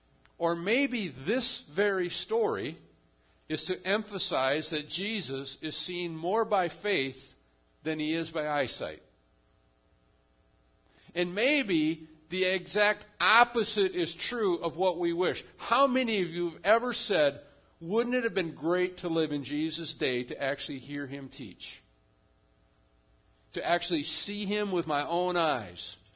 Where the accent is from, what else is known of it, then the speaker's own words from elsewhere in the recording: United States; In some sense, we are more American than Christian today.